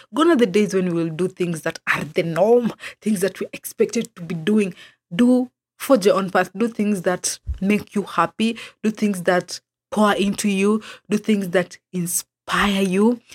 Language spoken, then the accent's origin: English; Kisumu, Kisumu County, Kenya; I'm a podcaster from Kisumu. The moment I said a podcaster from Kisumu, all eyes were on me.